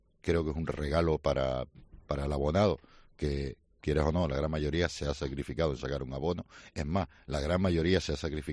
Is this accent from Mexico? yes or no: no; Canary Islands, Spain; yo soy tinerfeño antes que tinerfeñista. Primero soy de Tenerife, nacido aquí, y defiendo a toda la isla